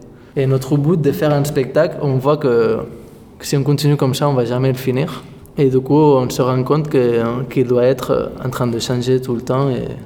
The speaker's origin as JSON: {"language": "French", "region": "Catalonia", "country": "Spain", "said": "on vient de Catalogne."}